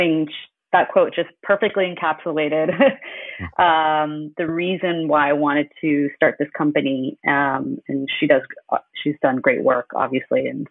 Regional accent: United States; Yeah, so I'm Chinese-American, and I grew up, I was born in the U.S. and I grew up in the U.S., and my parents are immigrants to this country.

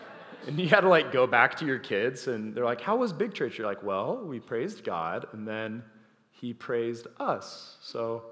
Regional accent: Clinton, Utah, United States; I was raised as nothing in Utah. I had no religious background. I was a confused 16, 17-year-old, and at 18, I became a Christian at my local church. I was raised in Clinton, Utah.

